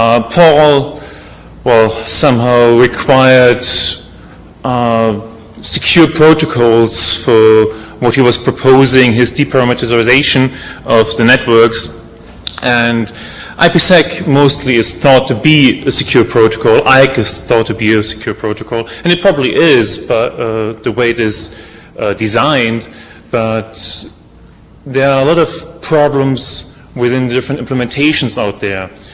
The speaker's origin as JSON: {"language": "English", "country": "Germany", "second_language": "English", "said": "I'm not a native English speaker, which you probably hear by my accent. I'm from Germany"}